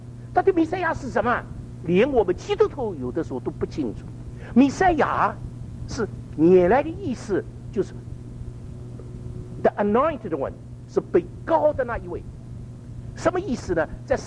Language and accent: Chinese; Shanghai, China; 懂我这个上海人呢，要讲广东话，那要加一个人翻译的。